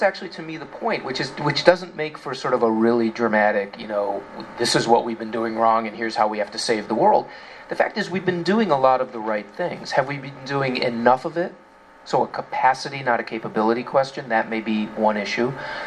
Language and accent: English; Midwest, United States; And I'm also a Midwesterner.